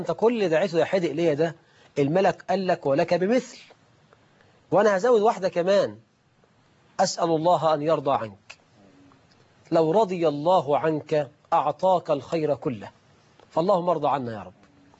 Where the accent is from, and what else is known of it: Egypt